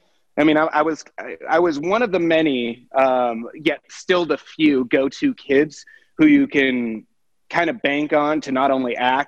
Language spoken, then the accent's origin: English; California, United States; also born or lived in Hawaii; And I was born in Hawaii on a military base there, and we started martial arts there. And then we moved to California.